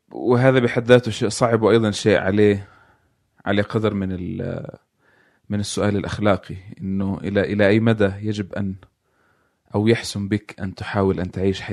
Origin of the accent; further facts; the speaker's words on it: Jenin, West Bank, Palestine; moved away as an adult; also born or lived in Nablus; تقنيا ولدت في نابلس بس أنا من جنين.